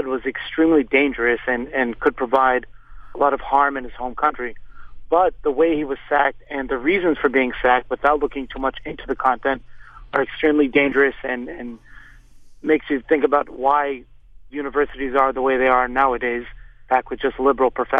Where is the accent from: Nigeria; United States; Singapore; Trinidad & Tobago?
United States; born there; I'd like to preface my statement by saying I'm an American-born Pakistani Muslim